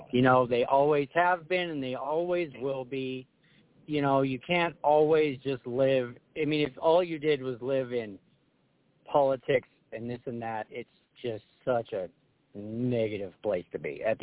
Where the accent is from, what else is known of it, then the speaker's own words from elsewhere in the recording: Denver, Colorado, United States; Especially when I'm born and raised in Denver, Colorado. So, sports is a big deal in Denver, Colorado.